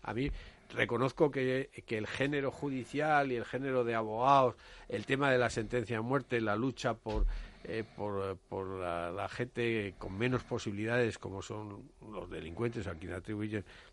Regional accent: Basque Country, Spain; en Cataluña y en mi país, en el País Vasco

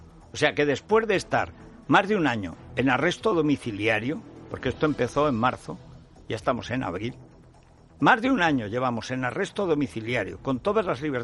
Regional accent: Aragon, Spain; porque a mí Lambán hace más de un año que no me deja ir a mi pueblo. Si fuera belga, sí. Si fuera belga, podría haber ido perfectamente, haber aterrizado en Zaragoza, haberme ido a Teruel, plantarme en mi casa y ver si hay arañas.

